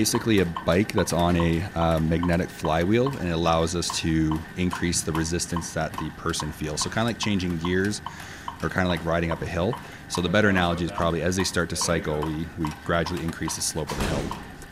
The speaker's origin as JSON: {"language": "English", "town": "Prince George", "region": "British Columbia", "country": "Canada", "lives_now": "Victoria, Canada", "said": "I work at the Pacific Institute of Sport Excellence, but I'm from Prince George"}